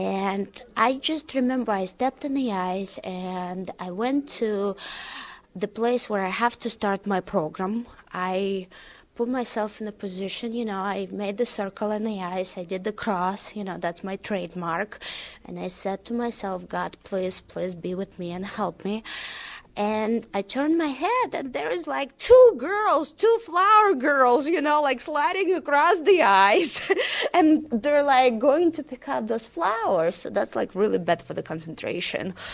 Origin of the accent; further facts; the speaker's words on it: Russia; when I was growing up in Russia, a lot of people used to call my grandmother, oh, you're the Jew, you're the Jew.